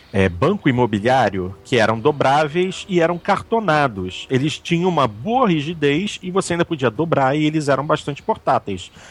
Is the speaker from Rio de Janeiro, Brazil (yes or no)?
yes; Rio de Janeiro, Brazil; born there; Aqui meu termômetro, nesse momento aqui no Rio, tá indicando 26 graus. E eu já estou achando quente. Ou seja, eu não sei por que eu nasci no Rio, honestamente.